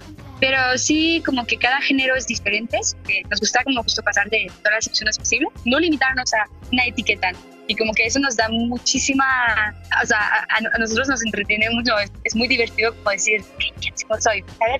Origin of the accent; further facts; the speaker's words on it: France; Spanish is a second language; yo soy francesa. Y como que es parte de mi cultura, ¿no? Como escuchar mucha música francesa